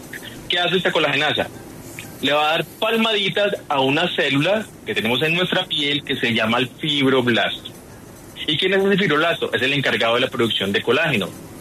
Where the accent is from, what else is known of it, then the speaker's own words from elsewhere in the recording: Valle del Cauca, Colombia; Yo soy vallecaucano, así que no pudieron hacerlo mejor.